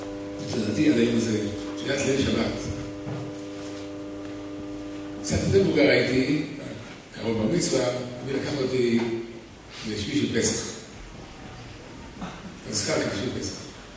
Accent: Jerusalem, Jerusalem District, Israel; אני כנער ירושלמי זכיתי להנקי אותו.

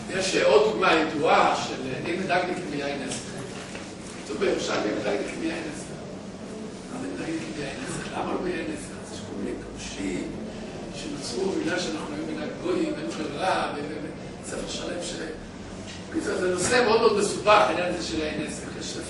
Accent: Jerusalem, Jerusalem District, Israel; אבל אני דווקא ירושלמי, זה משהו אחר

